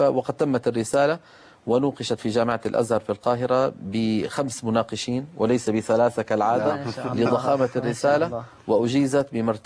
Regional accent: Damascus, Damascus Governorate, Syria; كنت أنزل إلى دمشق مدينتي

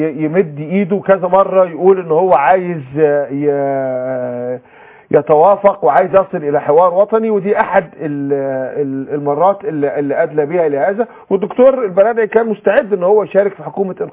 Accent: Egypt; احنا عندنا في مصر

